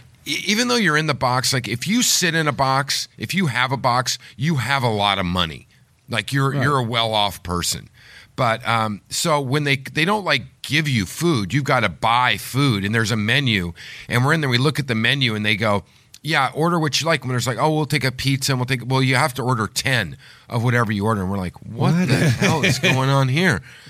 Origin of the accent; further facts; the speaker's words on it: Oklahoma, United States; I grew up in Oklahoma. We had the Oklahoma City Blazers.